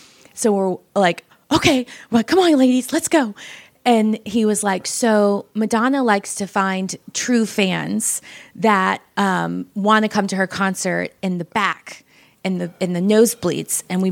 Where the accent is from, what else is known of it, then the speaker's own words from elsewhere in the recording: Orlando, Florida, United States; I grew up in Orlando and the only professional sport we had was the Magic.